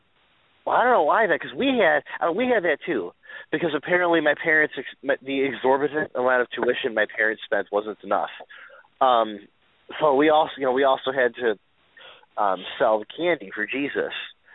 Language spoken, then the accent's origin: English; Indiana, United States; I am originally from Northwest Indiana. I went to St. Mary's Catholic Elementary in Griffith, Indiana